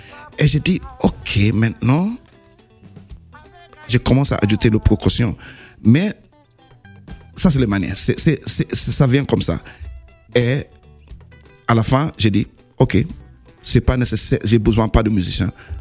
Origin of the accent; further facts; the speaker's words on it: Sierra Leone; French is a second language; also born or lived in England; now in Brussels, Belgium; En fait, j'ai grandi entre Sierra Leone et l'Angleterre, ouais.